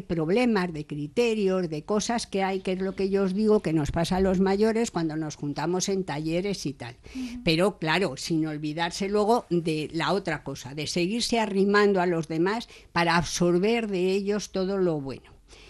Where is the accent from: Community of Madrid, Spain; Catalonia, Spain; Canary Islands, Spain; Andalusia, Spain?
Community of Madrid, Spain; Madrid; Yo soy madrileña, me parece que os lo he dicho, y mi casa en principio está en Madrid. Por tanto, mi familia también. Yo tengo 4 nietos